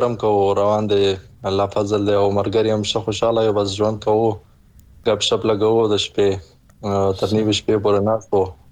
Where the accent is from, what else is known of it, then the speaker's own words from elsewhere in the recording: Paktika, Afghanistan; now in Karachi, Pakistan; زه د پکتیکا ولایت برمن ولسوالۍ اوسیدونکی یم